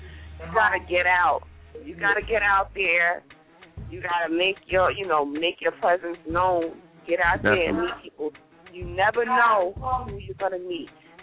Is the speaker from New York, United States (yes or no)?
yes; Brentwood, New York, United States; because we're from out here on Long Island. We're from Brentwood.